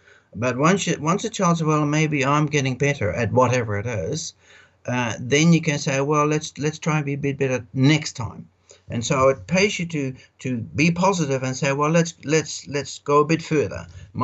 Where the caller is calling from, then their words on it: Netherlands; And it's because I'm speaking from the Netherlands.